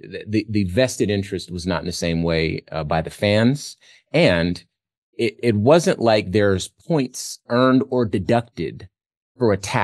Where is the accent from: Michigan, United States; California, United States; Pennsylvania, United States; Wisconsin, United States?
California, United States; Compton; I'm born in 1982 and I'm from Compton, California.